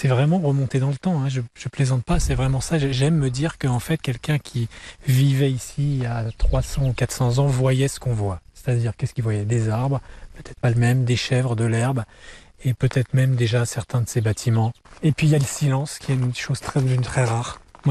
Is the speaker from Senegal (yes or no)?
no; Fayence, Provence-Alpes-Côte d'Azur, France; Moi, je viens du Var des collines, du côté de l'Est Var, du côté de Fayence